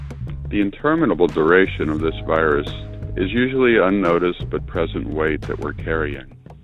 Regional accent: Burnville, California, United States; I'm from Burnville, California.

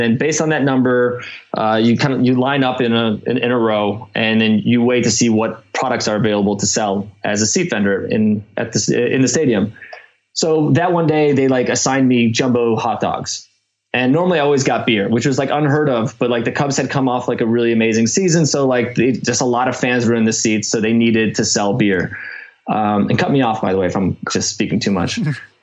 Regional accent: Chicago, Illinois, United States; I'm just messing with you. I'm from Chicago.

